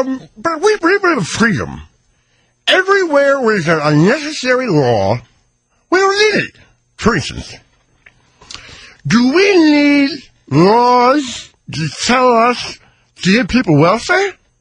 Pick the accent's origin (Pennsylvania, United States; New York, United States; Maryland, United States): Pennsylvania, United States; Altoona; When I was a little boy, and I grew up in Altoona, Pennsylvania, I saw an American flag flying on a flagpole in the middle of winter.